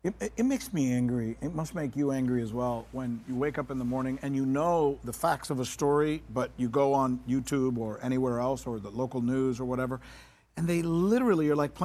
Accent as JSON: {"language": "English", "country": "United States", "said": "As an American journalist, you know, we don't go to things like that."}